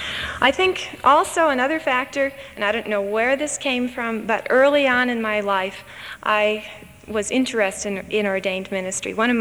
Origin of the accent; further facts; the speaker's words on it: Brooklyn, New York, United States; I grew up in Brooklyn, New York, in a small Lutheran congregation called Bethany Lutheran Church.